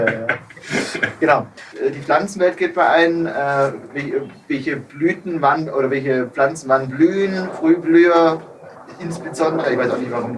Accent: Geislingen, Baden-Württemberg, Germany; hier gerade aus meiner alten Heimat auch, Geislingen, ja. Da ist man sehr verwurzelt, sehr Heimat.

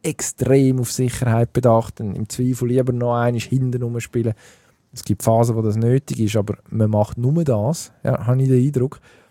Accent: Switzerland; das haben wir jetzt als Schweizer gesehen

